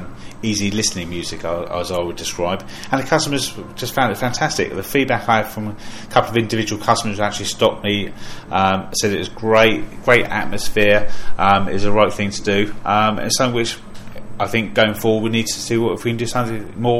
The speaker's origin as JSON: {"language": "English", "town": "Alverstoke", "region": "South East England", "country": "United Kingdom", "tie": "born or raised there", "said": "Yeah, so I grew up in Alverstoke, then moved up to Bridgemary, went to Bay House School, and did all my childhood all around this area."}